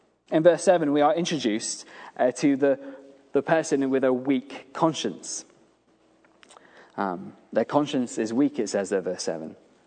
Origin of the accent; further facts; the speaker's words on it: United Kingdom; do here in Britain, we have the sense that we are independent, and it's so entwined in our sense of being British.